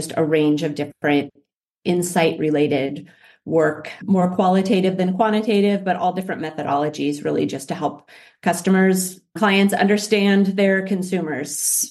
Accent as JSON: {"language": "English", "region": "California", "country": "United States", "tie": "born or raised there", "said": "I grew up in California in Silicon Valley and moved back to Silicon Valley."}